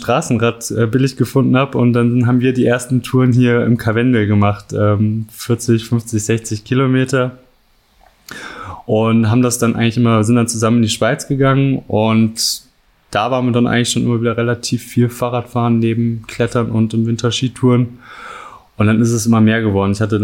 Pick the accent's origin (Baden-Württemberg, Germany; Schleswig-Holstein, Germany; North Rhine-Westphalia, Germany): North Rhine-Westphalia, Germany; Cologne; Ich komme aus Köln. Da gibt es nicht viele Berge.